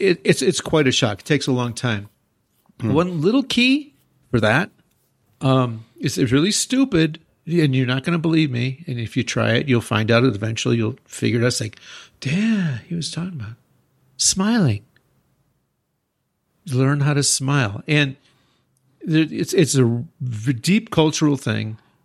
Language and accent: English; United States; now in Japan; And as an American coming to Japan, I didn't smile a lot.